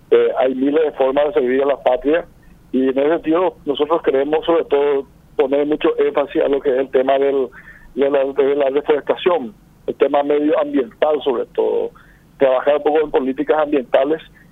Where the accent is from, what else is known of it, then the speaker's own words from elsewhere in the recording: Paraguay; un desafío que tenemos como ciudadanos paraguayos.